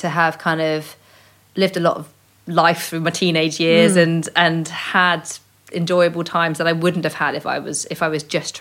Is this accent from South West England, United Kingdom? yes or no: yes; South West England, United Kingdom; But I think partly because I grew up in Cornwall, I was really far from centre of excellences.